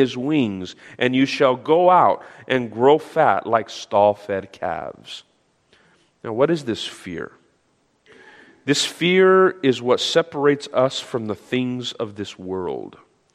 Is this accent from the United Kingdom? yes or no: no; New Mexico, United States; I'm originally from New Mexico. I was born and raised there, and so we have family still out in New Mexico.